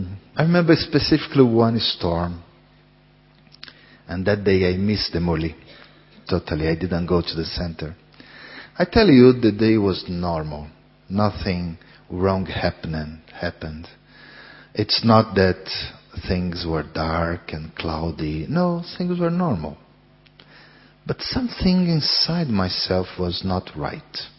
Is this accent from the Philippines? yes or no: no; Colombia; English is a second language; I am from Colombia.